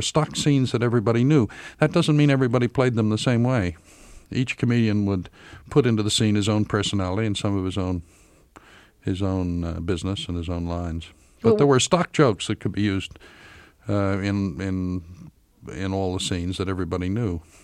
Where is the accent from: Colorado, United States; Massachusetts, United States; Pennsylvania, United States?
Pennsylvania, United States; Philadelphia; Yeah, I had a lot of favorite comics growing up in Philadelphia.